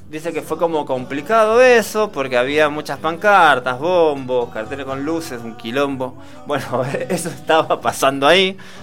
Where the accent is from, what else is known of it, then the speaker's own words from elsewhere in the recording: Buenos Aires, Argentina; yo provengo de Buenos Aires